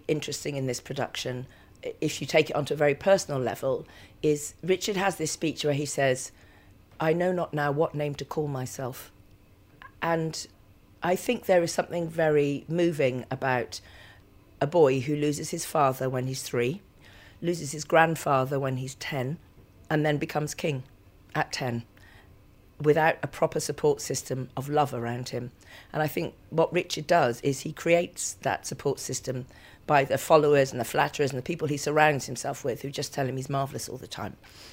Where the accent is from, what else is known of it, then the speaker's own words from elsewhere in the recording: Bristol, South West England, United Kingdom; I'm from Bristol